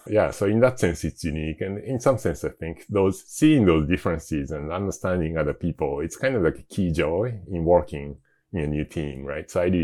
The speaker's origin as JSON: {"language": "English", "region": "Tokyo", "country": "Japan", "tie": "born or raised there", "moved": "as an adult", "lives_now": "United States", "said": "Yeah. So, I grew up in Tokyo. And then when I think I was maybe 20 something, I got this unexpected invitation from Sun Microsystems to come over to the Bay Area and work for them."}